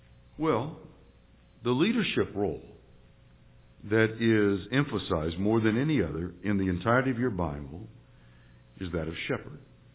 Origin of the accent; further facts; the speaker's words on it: California, United States; born there; I was born in Southern California. We didn't have sheep in Southern California.